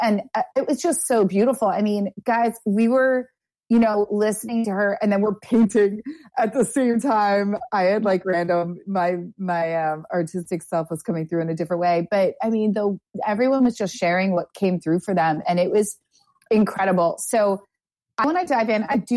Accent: United States; I was born and raised in America.

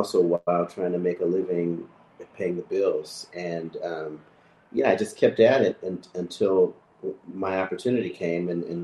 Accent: Santa Monica, California, United States; Grew up in Santa Monica, California. Yeah, LA. They both came here from the South, and they met at a church in Santa Monica.

